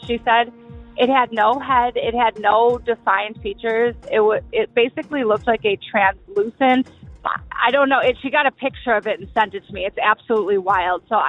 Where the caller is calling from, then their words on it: Chicago, Illinois, United States; I'm calling from Chicago.